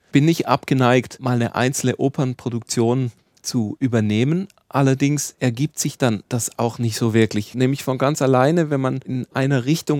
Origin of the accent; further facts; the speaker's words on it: Switzerland; moved away; weil ich jetzt halt sehr viel mehr im flachen Land unterwegs bin, als dort, wo ich herkomme, aus der Schweiz.